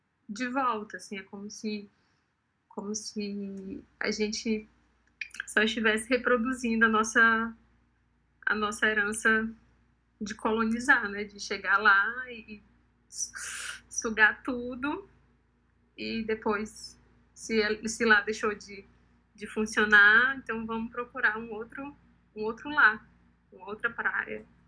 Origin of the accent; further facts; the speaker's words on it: Paracuru, Ceará, Brazil; Eu sou de Paracuru, eu nasci lá.